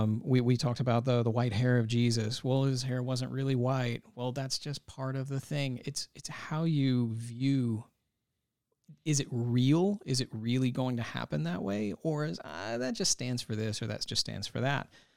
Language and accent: English; Kentucky, United States; also born or lived in Tennessee; I'm from Kentucky.